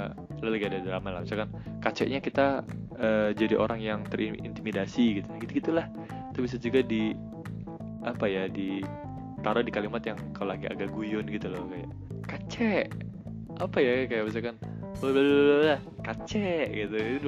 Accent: Krui, Lampung, Indonesia; karena gue juga asalnya dari Krui, jadi gue merekomendasikan untuk pergi ke Krui, pesisir barat Lampung.

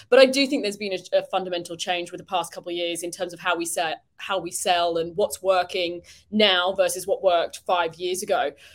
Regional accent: United Kingdom; I'm a Brit, so clearly, you know, all of us Brits move here for the beaches.

